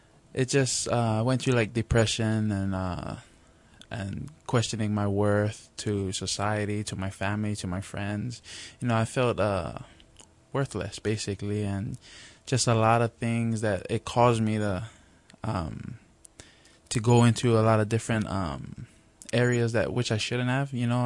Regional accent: Kalihi, Hawaii, United States; also born or lived in Kaneohe; In my earlier childhood, I grew up in Kalihi, so Kuhio Park Terrace, or KPT, was more well-known. And then after my elementary years, our family moved over to Kaneohe side, so we live in the Ko'olau village right now.

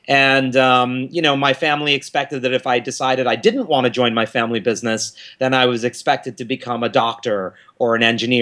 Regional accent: New York City, New York, United States; And growing up in New York City, as I did, I was born in 73, and it was a fabulous time to grow up in New York City to be exposed to the arts.

